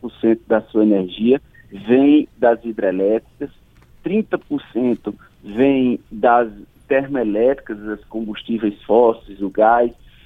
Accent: Rio Grande do Norte, Brazil; Sou do Rio Grande do Norte.

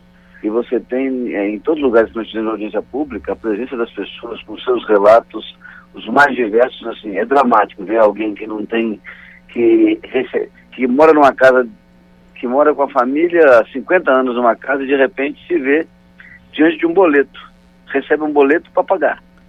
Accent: Vitória, Espírito Santo, Brazil; eu sou da capital do Espírito Santo, que é Vitória, né, onde é um grande problema esse assunto.

